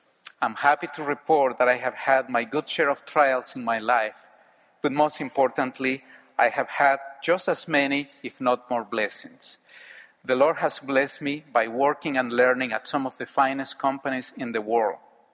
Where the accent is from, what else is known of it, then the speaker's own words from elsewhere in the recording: Mexico; I was born and raised in Mexico and grew up going to church every week.